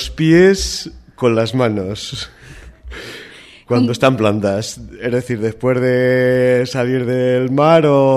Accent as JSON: {"language": "Spanish", "town": "Zaragoza", "region": "Aragon", "country": "Spain", "tie": "born or raised there", "also_born_or_lived": "Madrid / Móstoles / Alfaro", "lives_now": "Nájera, Spain", "said": "Soy de aquí de Nájera. Lo que pasa es que me fui a los 11 años a vivir a Zaragoza. Luego he estado trabajando en Zaragoza, en Madrid, en Móstoles. En Alfaro me he pegado 13 años"}